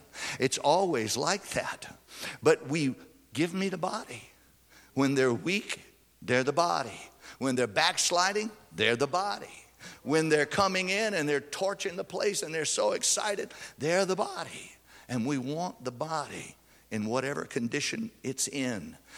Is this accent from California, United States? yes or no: no; Louisiana, United States; I grew up in South Louisiana, and by the time the masses were over, the priest was lit.